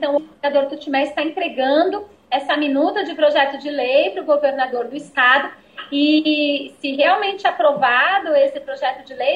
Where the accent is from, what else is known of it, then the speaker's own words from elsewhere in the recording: São Paulo, Brazil; Nós vivemos aqui no Nordeste, eu não sou daqui, mas eu tenho filhas nordestinas, me considero nordestinas, e eu sou de São Paulo